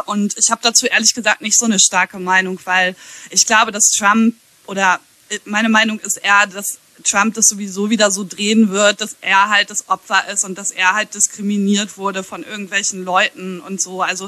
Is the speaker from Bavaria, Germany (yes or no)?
no; Ahaus, North Rhine-Westphalia, Germany; Wir stehen beide als Söhne und Töchter der Stadt Ahaus im Wikipedia-Eintrag.